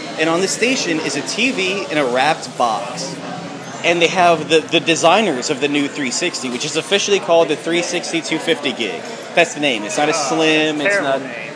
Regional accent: United States; I'm American and I don't know what any of those accents are.

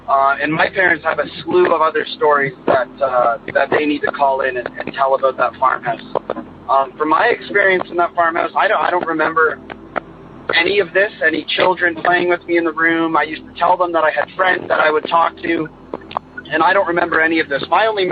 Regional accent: Ontario, Canada; also born or lived in England; So, I'm from Ontario, Canada, but I lived in England until I was about 8 or 9 years old. And we lived in a very old farmhouse that was originally built in the early 1400s.

